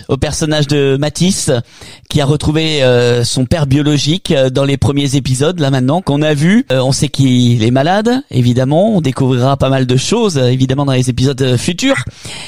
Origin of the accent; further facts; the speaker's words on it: Nouvelle-Aquitaine, France; quasiment à l'autre bout de la France, chez nous, en Nouvelle-Aquitaine.